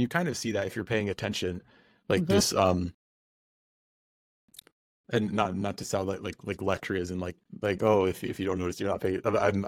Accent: Columbus, Ohio, United States; you know, I grew up in Columbus, which is a blue city

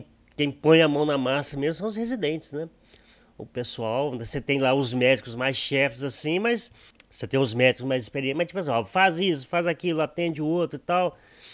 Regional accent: Guiricema, Minas Gerais, Brazil; lá da minha querida Guiricema, né? Minha cidade natal.

